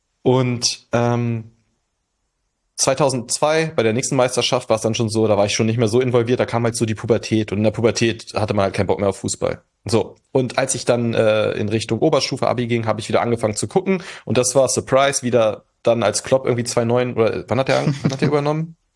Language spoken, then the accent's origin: German; Northern Germany, Germany; Und ich komme aus dem Norden